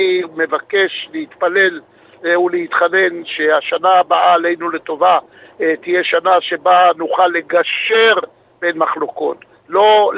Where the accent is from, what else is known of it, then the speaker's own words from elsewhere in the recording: Jerusalem, Jerusalem District, Israel; שאני כירושלמי